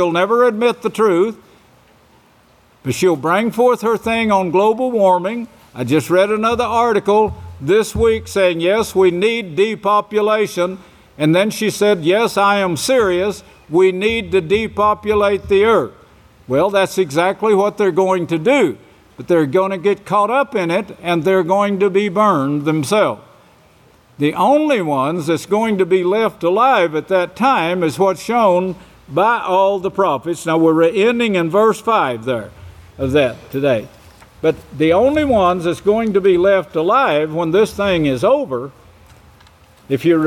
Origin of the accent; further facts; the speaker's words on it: Oklahoma, United States; born there; now in Texas, United States; Now, I was born in Oklahoma, but Yahweh had a place for me somewhere else